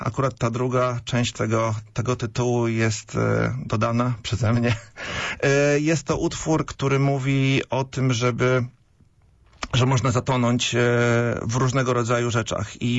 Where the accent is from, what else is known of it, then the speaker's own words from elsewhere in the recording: Pomeranian Voivodeship, Poland; now in Poznań, Poland; Ja jestem akurat morszczuchem, jestem z Wybrzeża, ale jestem naturalizowanym Poznaniakiem w tym momencie.